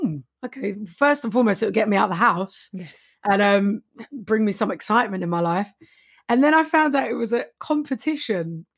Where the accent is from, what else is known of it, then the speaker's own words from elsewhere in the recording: Walthamstow, London, United Kingdom; You know, I'm from Walthamstow, East 17.